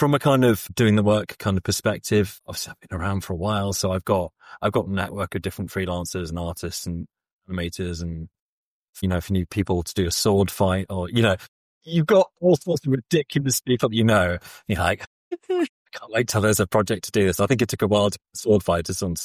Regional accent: Milton Keynes, South East England, United Kingdom; I grew up in Milton Keynes.

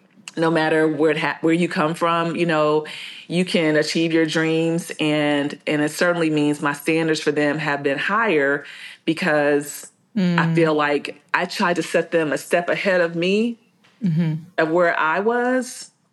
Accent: Tulsa, Oklahoma, United States; I went to Central High School. I grew up in North Tulsa and I went to churches

